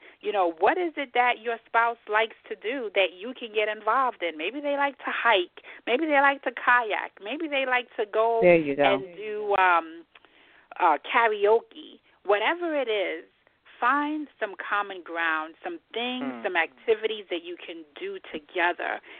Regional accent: Grenada; And I am from the Spice Island of Grenada.

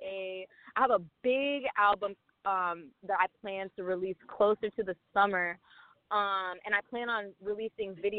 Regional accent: Ann Arbor, Michigan, United States; I don't know if I mentioned that, but I am from Ann Arbor, Michigan.

